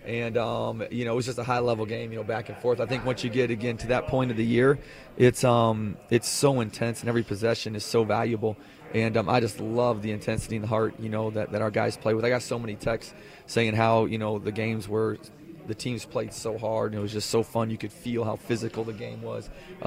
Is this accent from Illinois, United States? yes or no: yes; Chicago, Illinois, United States; I'm from Chicago, and so we do have Malnati's Pizza down here.